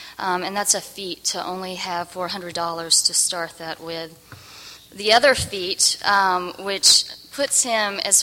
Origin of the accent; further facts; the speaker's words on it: Southern US, United States; Being a Southerner myself, I used to escape Sunday sermons and listen to my grandmother's, believe it or not, 8-track on disco.